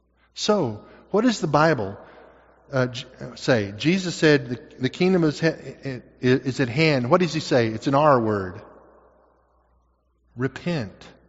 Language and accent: English; Arkansas, United States; That makes sense to me, but then I'm from Arkansas.